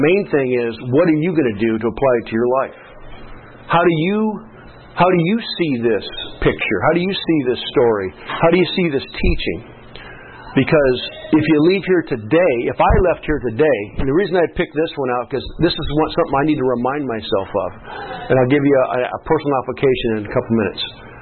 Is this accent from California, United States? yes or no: yes; Antioch, California, United States; I grew up in Antioch, California.